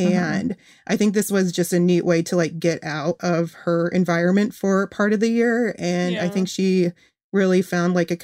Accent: Kalamazoo, Michigan, United States; I was born and raised in Michigan. If we need to pinpoint the town, Kalamazoo. Oh. And I grew up there and it was fine. It's on the west side of the state

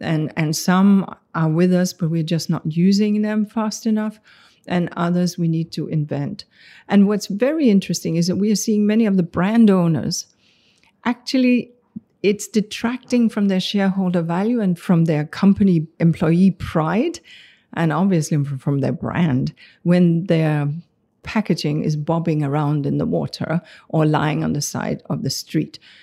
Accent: Denmark; So I grew up in Denmark.

